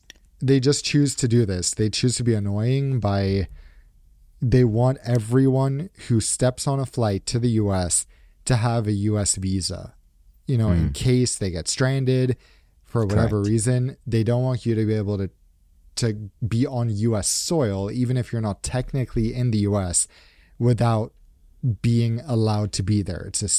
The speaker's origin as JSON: {"language": "English", "town": "Gothenburg", "region": "Västra Götaland", "country": "Sweden", "tie": "born or raised there", "second_language": "English", "said": "I grew up in Gothenburg, where this is the most common thing."}